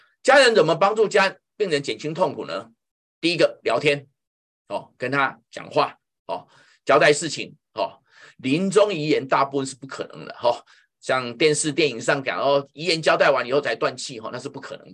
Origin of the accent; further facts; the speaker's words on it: China; 我们中国人非常重视吃